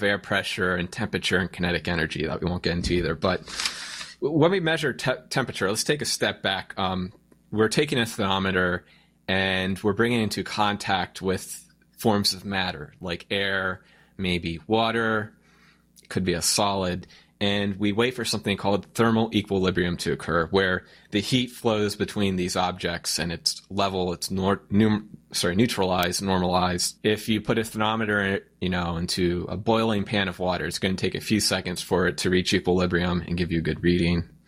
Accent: United States; See, I'm an American.

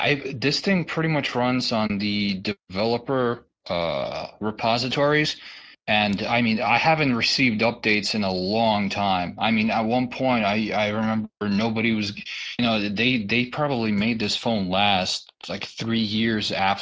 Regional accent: Brooklyn, New York, United States; Well, I'm Brooklyn, New York.

